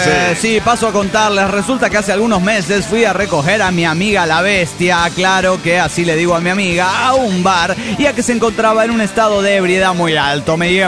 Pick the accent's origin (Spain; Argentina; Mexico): Mexico; Mexico City; del DF mexicano.